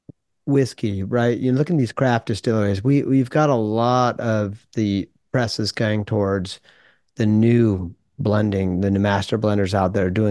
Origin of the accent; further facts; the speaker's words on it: Germany; I was born in Germany, raised there, right? I mean, my mother's Lutheran. My dad is some like wacko Roman Catholic, you know? So I know all about the Lutherans, because when the crap hits the fan, like, I am Lutheran.